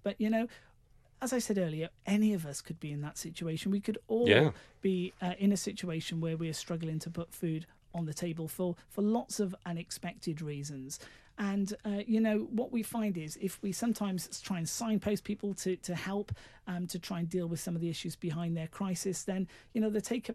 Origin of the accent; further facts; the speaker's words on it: Wales, United Kingdom; as a Welshman from South Wales